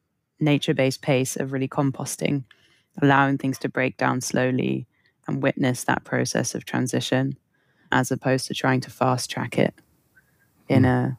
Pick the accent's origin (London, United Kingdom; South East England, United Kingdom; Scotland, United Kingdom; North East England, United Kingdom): London, United Kingdom; Growing up in North London, I know it's really different depending on where people grow up, but there were a lot of options, let's say, in North London